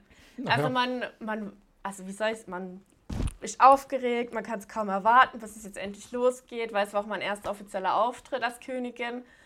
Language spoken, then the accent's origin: German; Sasbach, Baden-Württemberg, Germany; Ich bin ja nicht in Bühl aufgewachsen, sondern in Sarsbach, also in Ortschaft neben dran.